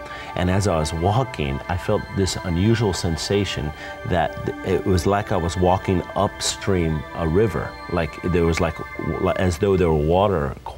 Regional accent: Texas, United States; I'm originally from Texas, and as a young man in Texas

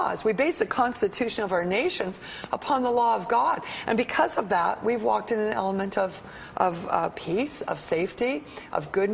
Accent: Canada; the place that I grew up in Canada, which was a number of years ago, 50 years ago or so, there was a sense of safety

